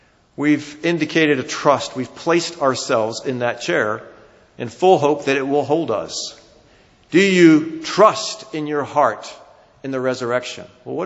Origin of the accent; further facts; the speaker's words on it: New Jersey, United States; accent: New Jersey; that was my New Jersey accent slipped through there, excuse me